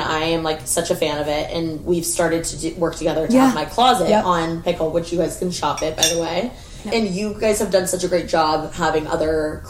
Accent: Indiana, United States; Because I'm from Indiana.

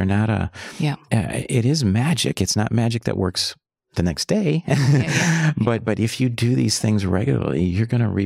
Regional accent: Chicago, Illinois, United States; And I'm from Chicago.

